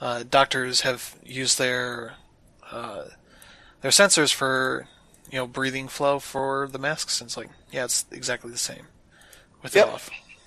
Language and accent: English; United States; now in Canada; Yeah, but you see, I'm an American. I should not be inconvenienced.